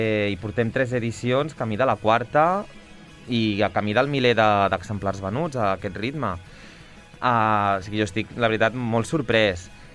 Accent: Palamós, Catalonia, Spain; now in Barcelona, Spain; quan surto de Barcelona, per dir-ho a mi, el meu poble seria Palamós.

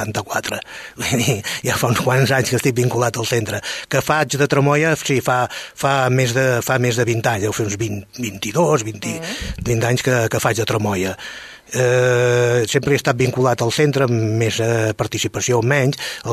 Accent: Catalonia, Spain; també em moc bastant per Terrassa, de Vallès, sóc persona del Vallès en si.

